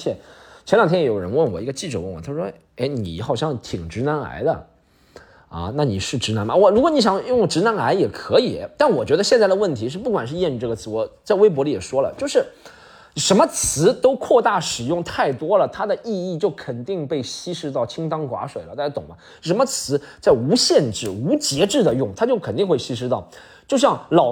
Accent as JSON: {"language": "Chinese", "region": "Shanghai", "country": "China", "said": "以前我们作为上海人还有一个问题会有地域，"}